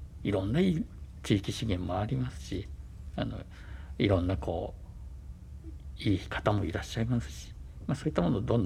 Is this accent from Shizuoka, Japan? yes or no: yes; Shizuoka, Japan; とにかく私、静岡で生まれ静岡で育ちましたんで、なんとか恩返しをしたいっていうことがあって